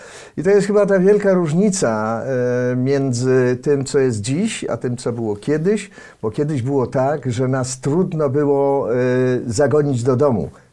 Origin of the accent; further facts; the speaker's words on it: Warsaw, Masovian Voivodeship, Poland; Ja w ogóle w bardzo fajnym miejscu się wychowywałem, dlatego że urodziłem się na przedmieściach Warszawy, na Zaciszu. Mnóstwo zieleni dookoła, mnóstwo pól, łąk, las niedaleko.